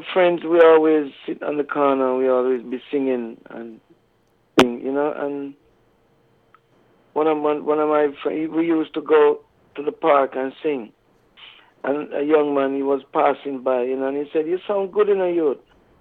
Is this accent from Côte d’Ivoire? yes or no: no; Almontown, Kingston, Jamaica; Well, I grew up in Almontown, you know, and Almontown and Jonestown, because my dad lived in Jonestown, and my mom live in Almontown.